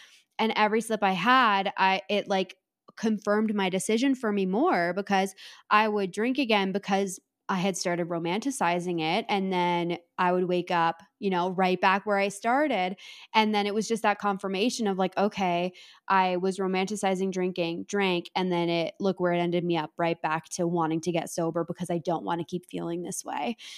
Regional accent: Canada; I am Canadian and I am the biggest baby about the cold.

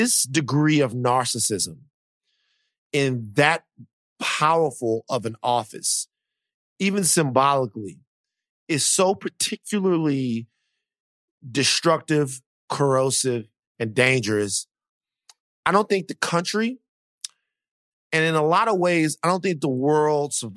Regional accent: Louisiana, United States; I am from Louisiana, and I know a bunch of people who are great people who happen to have conservative beliefs

